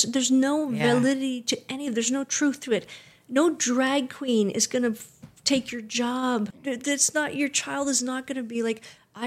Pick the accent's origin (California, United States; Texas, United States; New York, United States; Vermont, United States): Vermont, United States; Where I grew up in Vermont, the whole trans, it didn't, I don't know, none of it really mattered.